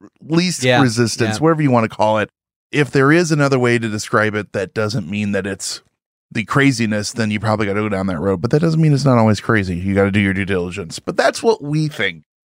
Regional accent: New York, United States; Well, I'm from New York, so I wear socks when it's cold outside.

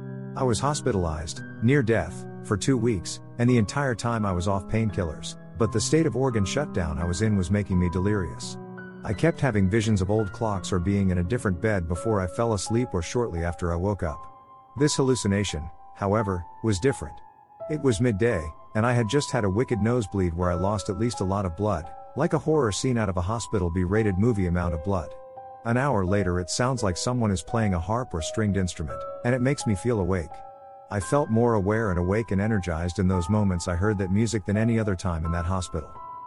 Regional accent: Philippines; I'm Filipino, so stories about the white lady, Duende, Mononongal, and the creatures inside trees, I forgot the name, come to mind.

